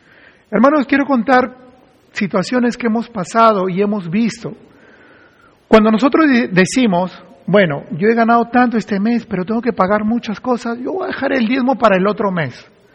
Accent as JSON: {"language": "Spanish", "country": "Peru", "moved": "as an adult", "lives_now": "United States", "said": "nosotros venimos de Perú y fuimos invitados por la convención allá en Colorado y nosotros vinimos con una visa religiosa"}